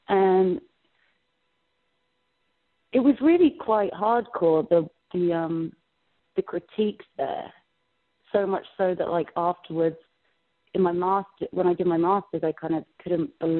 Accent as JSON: {"language": "English", "town": "Los Angeles", "region": "California", "country": "United States", "tie": "born there", "said": "Yes, I was born in Los Angeles."}